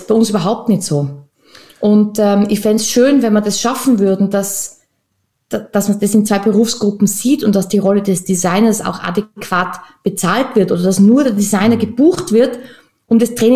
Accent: Tyrol, Austria; now in Vienna, Austria; Ja, tatsächlich bin ich gebürtige Österreicherin, ursprünglich aus Tirol und zwischen mit Leidenschaft in Wien, beheimatet im wichtigsten Bezirk.

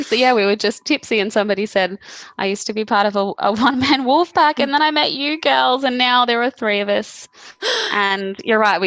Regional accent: Caringbah, New South Wales, Australia; born there; also born or lived in overseas; where's your place of birth? And I wrote Caringbah because I was born in Sutherland Hospital. And then it's like, where do you live now? And I wrote Caringbah South.

